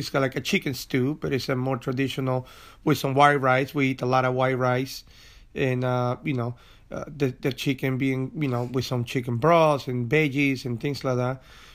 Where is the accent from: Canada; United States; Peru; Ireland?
Peru; of me being second generation Italian and being white skin, but still having an accent, still speaking Spanish because I grew up in Peru